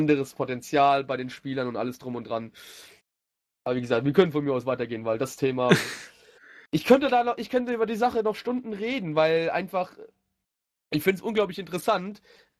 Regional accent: Frankfurt, Hesse, Germany; mich als Frankfurter natürlich sehr freuen.

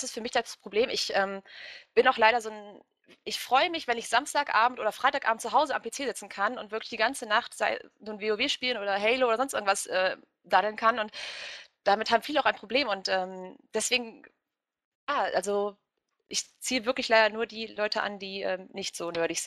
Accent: Duderstadt, Lower Saxony, Germany; wurde ja schon gesagt. Ja, ich komme aus der Weltmetropole Duderstadt. Kennt natürlich jeder, ist im schönen Niedersachsen und ja, was mache ich? Studiere Religion und Geschichte in Kassel, bin 26

